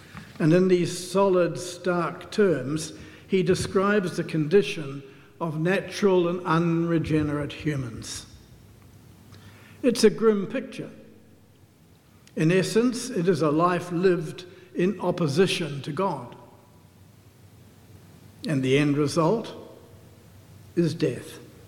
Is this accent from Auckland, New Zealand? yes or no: no; Whanganui, Manawatū-Whanganui, New Zealand; I was brought up in Whanganui